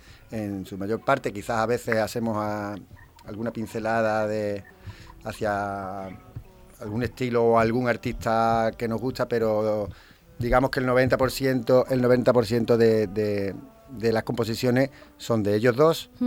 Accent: Seville, Andalusia, Spain; Yo soy de Sevilla

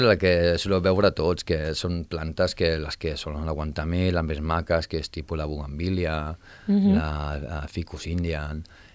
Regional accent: Balearic Islands, Spain; Que ja, pues, jo vinc de Mallorca

